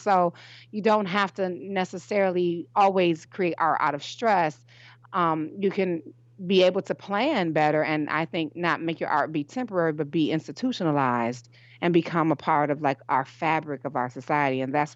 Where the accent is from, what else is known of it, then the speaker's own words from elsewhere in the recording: Detroit, Michigan, United States; You know, I have a lot of initiatives and projects that I'm working on in my hometown of Detroit.